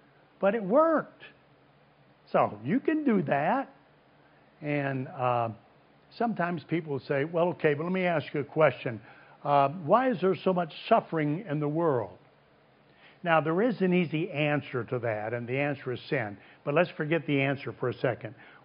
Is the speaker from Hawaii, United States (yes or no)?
no; Illinois, United States; born there; I was born in Illinois. Don't tell anybody, but I was born in Illinois.